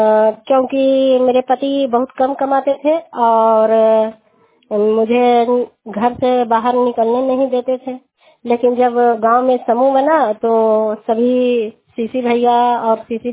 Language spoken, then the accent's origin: Hindi; Sabri, India; मैं ग्राम सबरी की रहने वाली हूँ